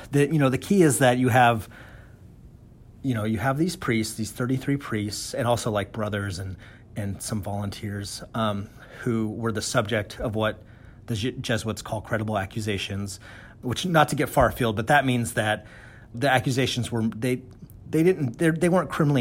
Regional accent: Alaska, United States; I'm an Alaskan. I'm from Southeast Alaska. I grew up in a small community

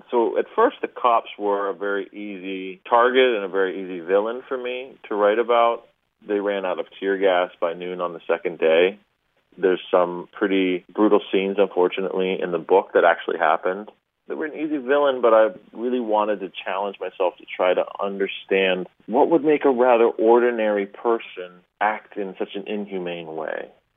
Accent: Pennsylvania, United States; And I grew up in Pennsylvania and, you know, saw steel mills closing and the factories and lots of jobs leaving the U.S.

